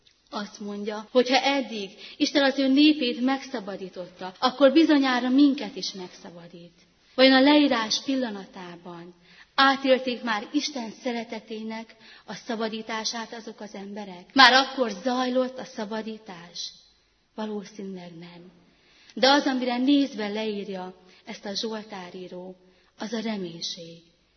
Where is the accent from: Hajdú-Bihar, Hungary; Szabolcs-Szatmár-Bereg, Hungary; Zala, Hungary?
Szabolcs-Szatmár-Bereg, Hungary; egy szabolcsi kis faluból egy 7 gyermekes családból származom.